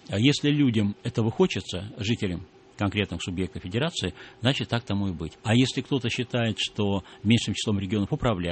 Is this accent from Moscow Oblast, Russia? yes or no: no; Saint Petersburg, Russia; при въезде с моря в мой родной город Санкт-Петербург.